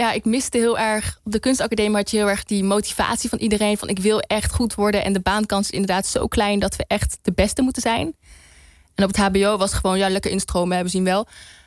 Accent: Nijmegen, Gelderland, Netherlands; now in Utrecht, Netherlands; ik wil echt gewoon hier graag wonen in Utrecht. Ik kom uit Nijmegen.

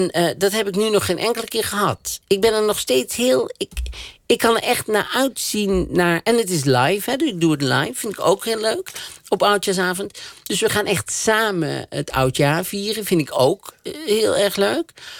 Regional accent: Netherlands; Dus nu is het gewoon die madame uit Holland. En dan ben ik die madame uit Holland.

